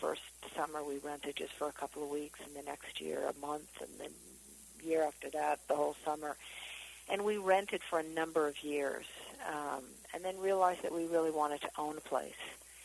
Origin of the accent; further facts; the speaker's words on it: Canada; I'm a Canadian girl, but I had been coming from Europe and spending all my summers in the south of France